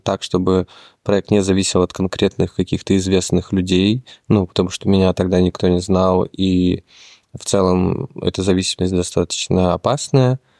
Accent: Chita, Zabaykalsky Krai, Russia; так как я из Читы, и в принципе знаю там, как живут регионы

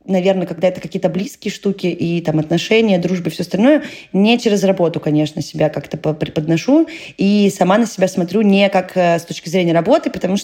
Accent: Saint Petersburg, Russia; born there; я родилась в Петербурге, да, Финляндия под бочком, Карелия тоже рядом

